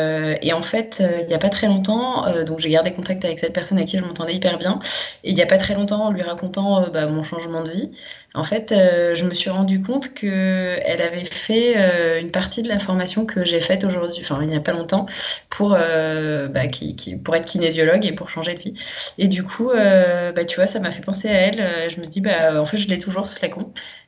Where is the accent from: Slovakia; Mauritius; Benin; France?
France; Paris, Île-de-France; Voilà, j'avais pas de chien chez moi à Paris, mais chez ma grand-mère, il y en avait un. Et puis, voilà, j'ai vraiment grandi